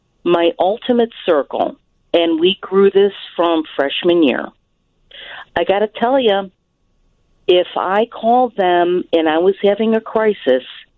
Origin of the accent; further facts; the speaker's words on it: Niles, Illinois, United States; I grew up in Niles, Illinois, and, old pals, we got together, we'd hang out, whatever.